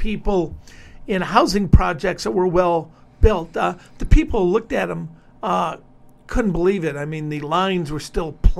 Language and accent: English; Detroit, Michigan, United States; Well, I'm from Detroit originally, so I'll be required to watch the Lions.